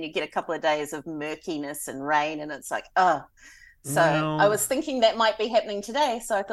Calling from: Hastings, Hawke's Bay, New Zealand; I'm coming from Hastings City in Hawke's Bay, New Zealand.

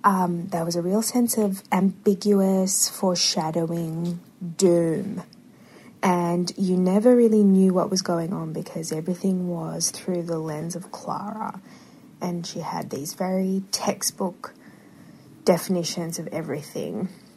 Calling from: Sydney, New South Wales, Australia; I'm calling from Sydney, Australia

